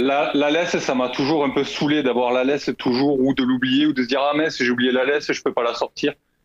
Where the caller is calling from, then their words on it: Toulouse, Occitanie, France; Alors moi, je suis du côté de Toulouse, un peu plus vers l'Ariège, mais voilà.